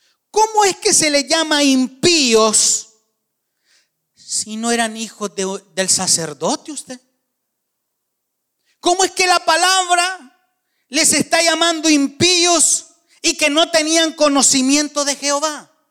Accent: El Salvador; Y yo recuerdo desde mis primeros años, hermano, sirviendo allá en Torrefuerte, en mi país

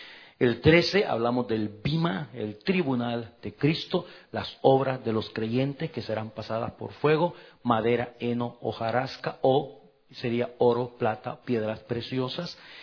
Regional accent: El Salvador; Como buen salvadoreño

